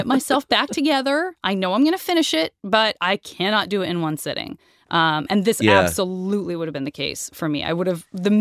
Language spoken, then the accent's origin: English; United States; But because I'm American, bear with me.